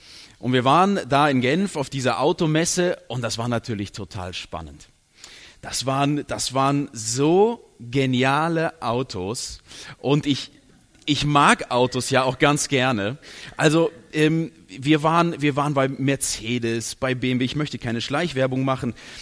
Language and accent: German; North Rhine-Westphalia, Germany; now in Switzerland; Ich bin in der Nähe von Köln aufgewachsen